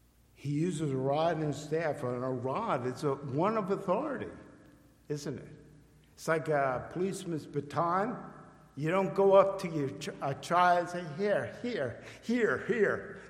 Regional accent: Connecticut, United States; they said, what's a Connecticut Yankee? I came from Connecticut.

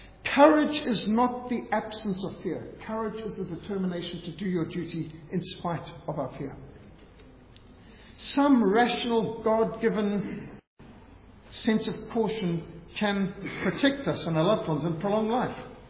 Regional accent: South Africa; I'm South African, but because my dad fought all 6 years of the Second World War in the Eighth Army, I've got a British passport too.

